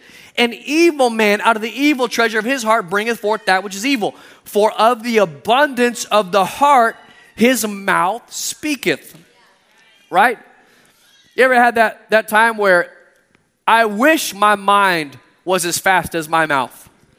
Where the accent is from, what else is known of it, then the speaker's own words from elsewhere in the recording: Austin, Texas, United States; But I grew up in Texas, so we didn't really, it wasn't like bears.